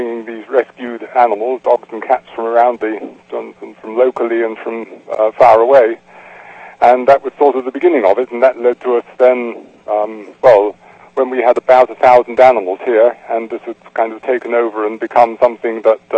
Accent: London, United Kingdom; I had a very ordinary, normal childhood in London, England.

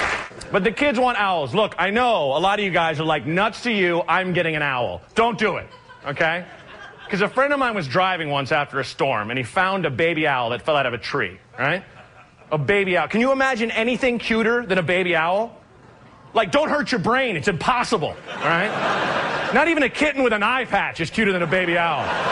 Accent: Oregon, United States; I'm from Oregon. I know owls are made of claws, feathers, and hatred.

